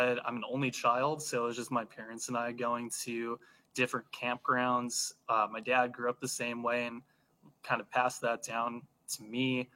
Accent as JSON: {"language": "English", "town": "Random Lake", "region": "Wisconsin", "country": "United States", "tie": "born or raised there", "said": "So I grew up in Random Lake, Wisconsin. I went to University of Wisconsin, Green Bay, majored in political science"}